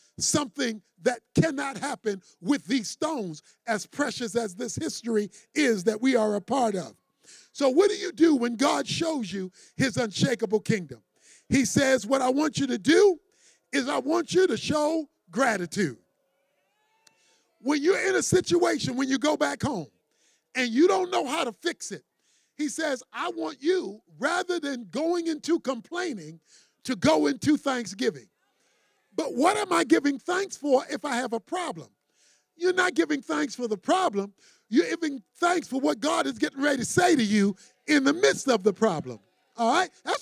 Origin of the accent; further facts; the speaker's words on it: Baltimore, Maryland, United States; when I was growing up in Baltimore, and some weekends we'd spend over at my grandmother's house